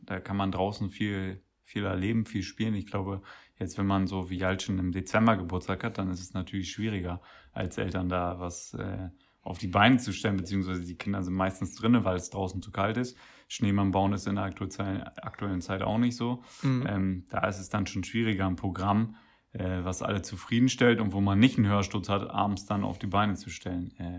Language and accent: German; East Germany, Germany; bei uns im Osten ist es üblich, das siehst du auch heute noch vor den Hochhäusern dort